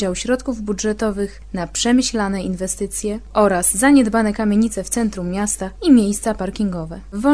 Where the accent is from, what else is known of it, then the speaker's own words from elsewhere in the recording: Skoczów, Silesian Voivodeship, Poland; Jako rodowitą skoczowiankę od wielu pokoleń związaną z ziemią cieszyńską interesują mnie problemy mojego miasta i jego mieszkańców.